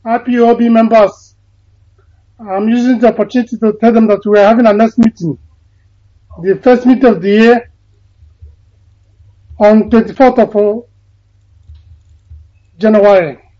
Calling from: Oslo, Norway; I'm calling from Oslo, Norway.

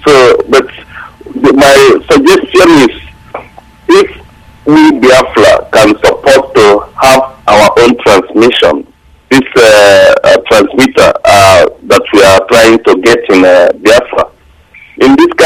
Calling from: Sweden; I'm calling from Sweden.

